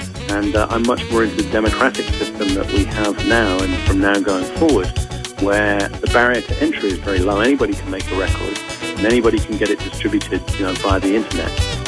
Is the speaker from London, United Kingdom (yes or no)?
yes; London, United Kingdom; also born or lived in Europe; I grew up in London and around Europe